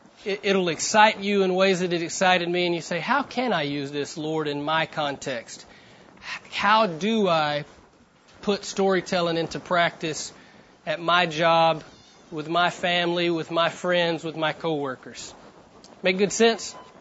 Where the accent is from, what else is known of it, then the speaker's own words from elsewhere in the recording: Texarkana, United States; I was born and raised in Texarkana, a country town, just a couple hours from here.